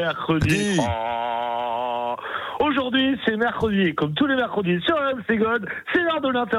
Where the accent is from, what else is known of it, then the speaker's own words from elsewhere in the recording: Rennes, Brittany, France; Du tout, mais je suis breton. Moi, je suis de Rennes, moi.